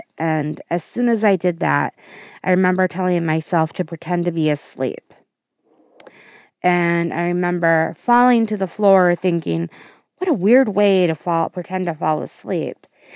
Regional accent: Wisconsin, United States; I am from Central Wisconsin area.

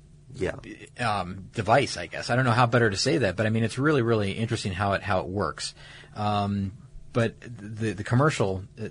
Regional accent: Atlanta, Georgia, United States; I've been noticing this around my hometown here recently, mm-hmm. around Atlanta.

